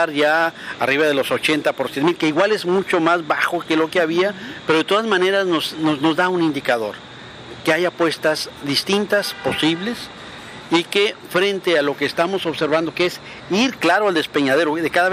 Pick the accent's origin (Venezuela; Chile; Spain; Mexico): Mexico; Sí, yo soy mexicano y jamás...